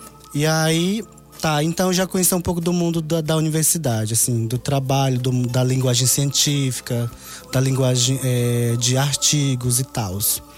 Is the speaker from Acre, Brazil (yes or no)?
yes; Acre, Brazil; now in Boa Vista, Brazil; Mas já voltei para minha terra. Aliás, para a região norte, Boa Vista, Roraima. Eu sou do Acre